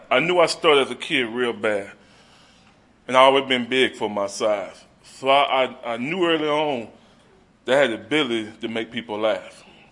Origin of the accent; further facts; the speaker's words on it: North Carolina, United States; I'm from North Carolina, I'm a country boy, born and raised in North Carolina. My grandma raised me.